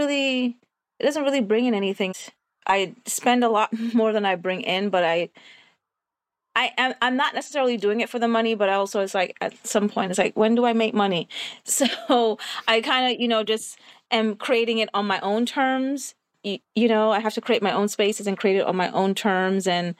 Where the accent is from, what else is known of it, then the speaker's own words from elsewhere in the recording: Jamaica; I'm Jamaican